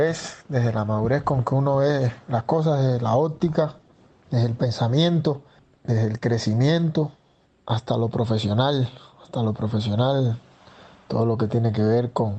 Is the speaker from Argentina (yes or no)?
no; Cuba; al final nosotros todos somos cubanos y al final salimos de un mismo lugar